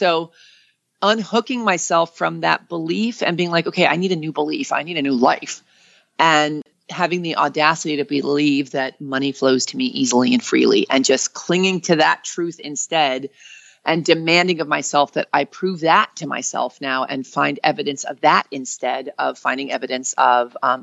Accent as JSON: {"language": "English", "region": "New York", "country": "United States", "said": "And I'm from New York. I'm impatient."}